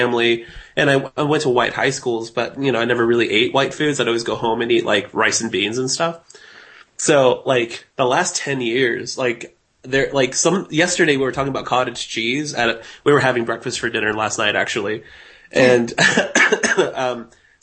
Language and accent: English; Houston, Texas, United States; No. Well, I grew up in Houston, but I'm Salvadoran. That's like my upbringing. And although I speak English very well, I am very Salvadoran at times.